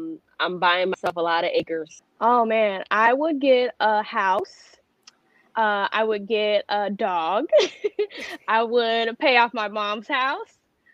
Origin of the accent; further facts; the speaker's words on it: New Jersey, United States; Oh my God, I'm from Jersey.